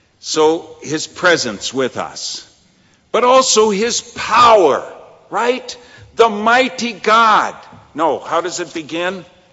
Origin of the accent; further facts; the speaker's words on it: Indiana, United States; I grew up in Indiana near Chicago.